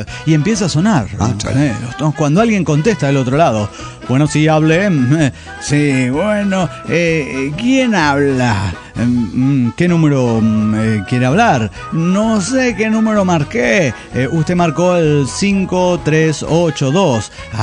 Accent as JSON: {"language": "Spanish", "town": "Maracaibo", "region": "Zulia", "country": "Venezuela", "said": "de Maracaibo, Venezuela."}